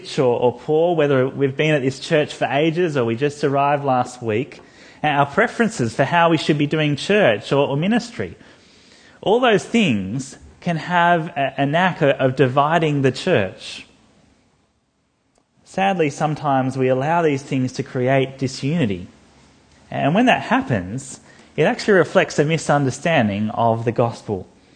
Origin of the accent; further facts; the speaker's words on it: Australia; I mean, I'm still … I'm still an Australian, married, father of three, Sri Lankan heritage, love cricket.